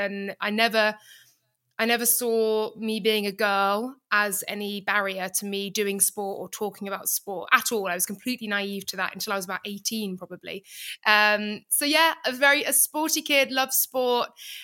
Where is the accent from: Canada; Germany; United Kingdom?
United Kingdom; South West England; I grew up in Gloucestershire, and I've moved around a fair bit, and I've still have moved back to where I grew up.